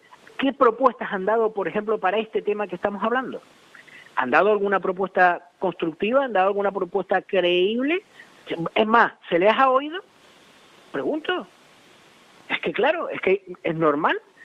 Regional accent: Canary Islands, Spain; y les pido, como canario, que se pongan las pilas

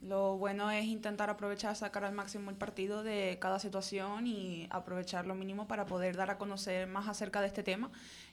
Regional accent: Santa Cruz de Tenerife, Canary Islands, Spain; Pues de aquí, de Tenerife. Nací en Santa Cruz, pero ahora mismo estoy aquí en el Puerto de la Cruz viviendo.

